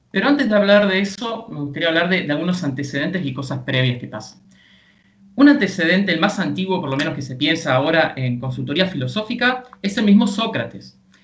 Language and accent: Spanish; Santa Fe, Argentina; de Santa Fe, Argentina.